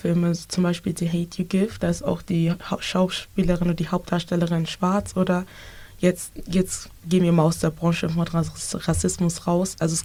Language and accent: German; Germany; aus Deutschland, weil ich halt auch in Deutschland geboren bin.